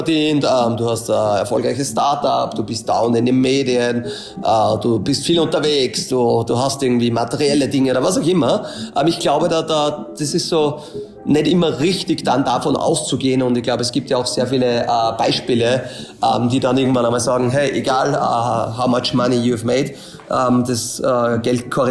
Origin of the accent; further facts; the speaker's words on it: Upper Austria, Austria; Ich komme aus Österreich, dann ist es eh schon immer relativ schwierig, Details zu erklären. Also Linz ist immer zwischen Salzburg und Wien, kennt nicht jeder, ist so eine Stadt mit 200.000 Einwohnern. Bin aber eigentlich von einem kleinen Dorf, von einem Bauernhof dort aufgewachsen